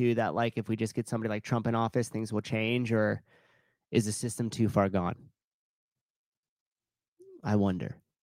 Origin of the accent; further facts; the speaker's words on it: Oakland, California, United States; Close to my hometown, good old Oakland.